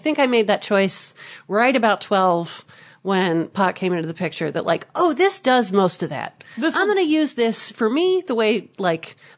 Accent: Napa, California, United States; I grew up in Napa, California.

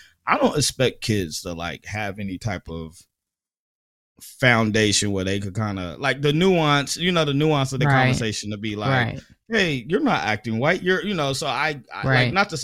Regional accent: Fresno, California, United States; I grew up in Fresno. Everybody got teased.

